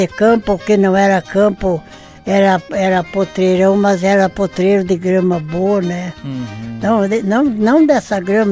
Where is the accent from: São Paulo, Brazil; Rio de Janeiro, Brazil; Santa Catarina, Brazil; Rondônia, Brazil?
Santa Catarina, Brazil; São José do Cerrito; born there; Eu nasci em São José do Cerrito.